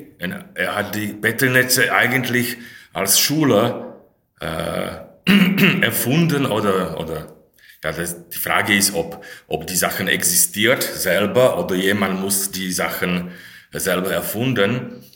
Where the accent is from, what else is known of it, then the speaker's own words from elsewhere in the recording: Slovakia; German is a second language; moved away as an adult; now in Germany; ich komme aus der Slowakei. Hier habe ich studiert